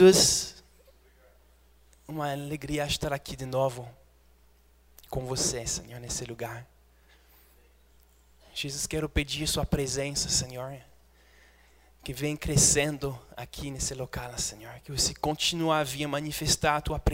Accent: Switzerland; Portuguese is a second language; eu sou da Suíça, então meu português é aquele suíço.

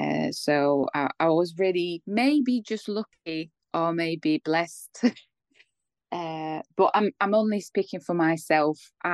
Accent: Poland; English is a second language; But I never had a problem anybody from Slovakia telling me something bad because I'm from Poland.

